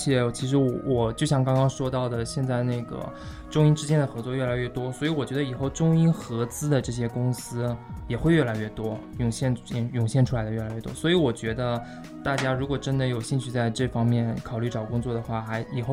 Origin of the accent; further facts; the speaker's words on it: China; 我们中国人表示玩不动啊。